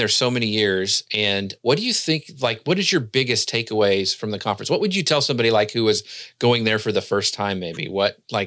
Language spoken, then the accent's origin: English; Texas, United States; Yeah, we're all in from Texas, all of us here on the show.